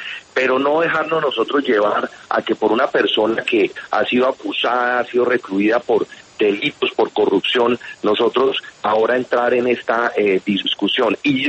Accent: Colombia; somos nosotros los colombianos

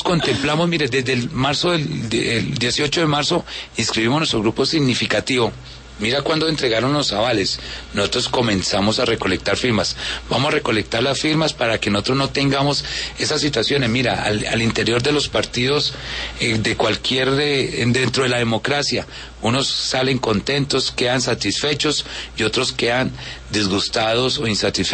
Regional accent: Santander, Colombia; El equipo Aguilar, que somos muchos santandereanos.

